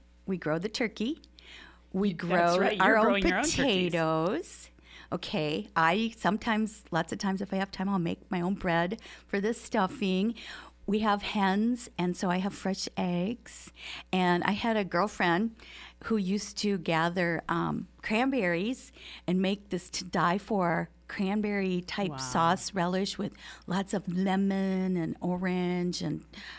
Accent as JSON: {"language": "English", "region": "Wisconsin", "country": "United States", "tie": "born or raised there", "said": "When I was a little girl growing up in Wisconsin, there was this amazing little confectionery store on Main Street."}